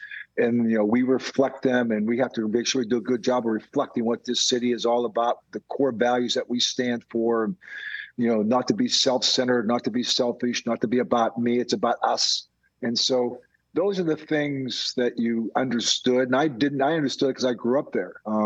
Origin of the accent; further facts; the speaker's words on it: Pittsburgh, Pennsylvania, United States; I ended up going back to my hometown in Pittsburgh.